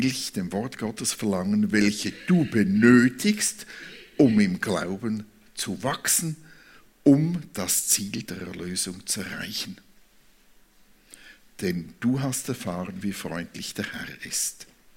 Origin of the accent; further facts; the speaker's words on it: Switzerland; Oder als Schweizer, nein, als Schweizer muss ich sagen, oder?